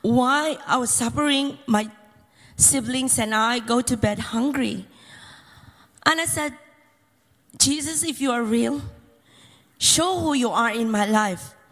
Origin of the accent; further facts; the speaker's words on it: Philippines; now in United Kingdom; as I'm married now, and I'm from the Philippines, living in the UK, and I'm a British too.